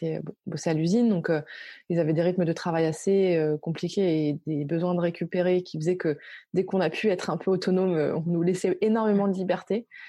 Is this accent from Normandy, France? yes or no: yes; Normandy, France; Moi, j'ai grandi en Normandie, pas loin du Havre. Mon père travaillait sur la zone industrielle à côté du Havre, là, Gonfreville-l'Archer.